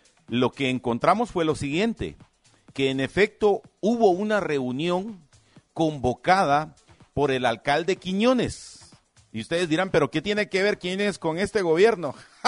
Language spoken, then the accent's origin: Spanish; Guatemala; todos somos guatemaltecos.